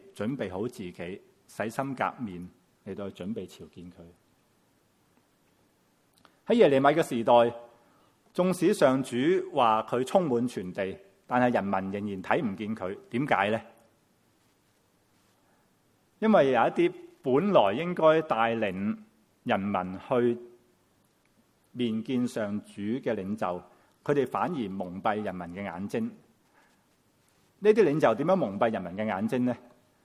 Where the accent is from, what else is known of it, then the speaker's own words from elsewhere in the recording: China; 我们中国人都有句说话，举头三尺有神明。